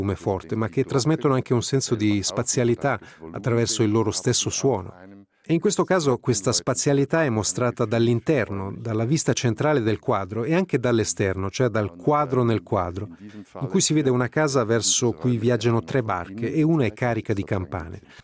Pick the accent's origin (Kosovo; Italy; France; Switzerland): Switzerland; Zurich; moved away as an adult; io sono cresciuto in Svizzera sul lago di Zurigo e per tutta la mia infanzia ho avuto davanti agli occhi la silhouette di una montagna come questa. Mi sono poi trasferito a Londra per studiare arte e poi a Düsseldorf.